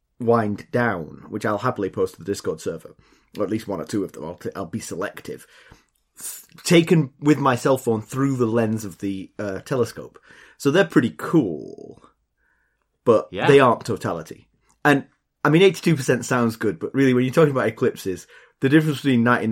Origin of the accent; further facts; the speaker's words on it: England, United Kingdom; It has a river running through it, which is for me, as an English person, it's a vast river.